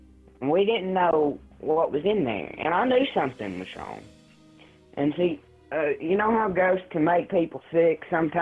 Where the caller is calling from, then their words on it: Tennessee, United States; Yeah, I'm here. I'm calling from Tennessee.